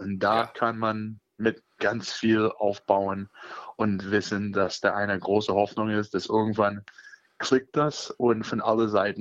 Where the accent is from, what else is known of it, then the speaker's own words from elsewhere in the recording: Maine, United States; German is a second language; now in Cottbus, Germany; Ich komme aus der Bundesstaat Maine in der US.